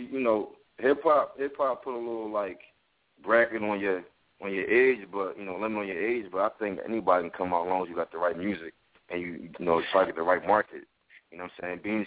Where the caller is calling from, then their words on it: Philadelphia, Pennsylvania, United States; From Philly.